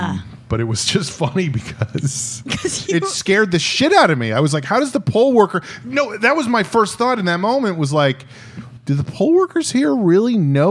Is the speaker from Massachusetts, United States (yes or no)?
no; Texas, United States; I grew up in Texas.